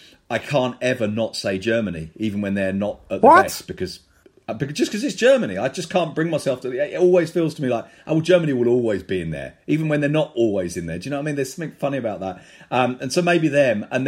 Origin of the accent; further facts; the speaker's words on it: London, United Kingdom; I mean, it's not that we're two guys from London who aren't in Spain.